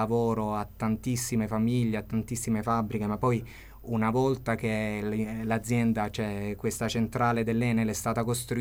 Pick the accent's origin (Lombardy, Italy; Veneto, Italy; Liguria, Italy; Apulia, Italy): Apulia, Italy; della mia terra, perché io sono pugliese